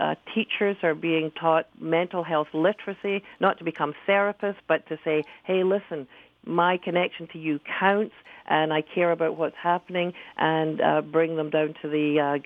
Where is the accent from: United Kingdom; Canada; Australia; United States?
Canada; I just think that as a Canadian society, we don't stop and say often enough